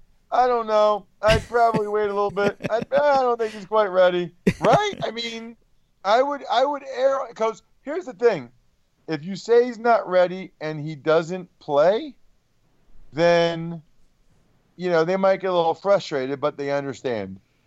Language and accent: English; Wyomissing, Pennsylvania, United States; She's from my hometown, which is awesome, but I kind of like my 5 or 6 year run as the most famous person from Why Missing Pennsylvania